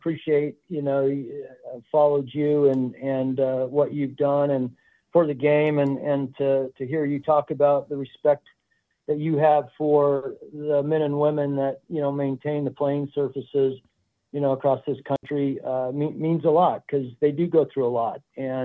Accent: Arizona, United States; I grew up in Arizona and just loved being in the mountains and kind of getting out in nature.

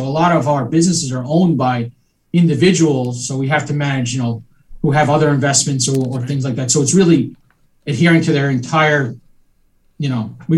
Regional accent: Long Island, New York, United States; You know, I'm from Long Island. I'm a South Shore guy. Always have been.

